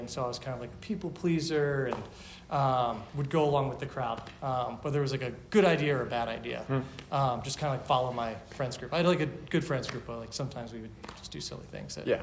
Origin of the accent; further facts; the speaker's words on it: Philadelphia, Pennsylvania, United States; Because nobody was from where I was from originally. And I was from Philadelphia.